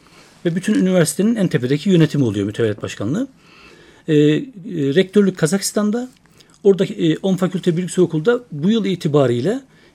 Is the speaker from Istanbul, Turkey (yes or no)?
no; Samsun, Turkey; Ben Samsunluyum.